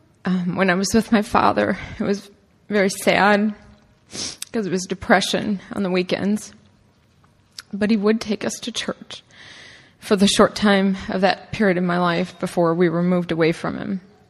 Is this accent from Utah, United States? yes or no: no; Omaha, Nebraska, United States; born there; also born or lived in Dodge City, Kansas; I was born in Omaha, Nebraska, in a broken home.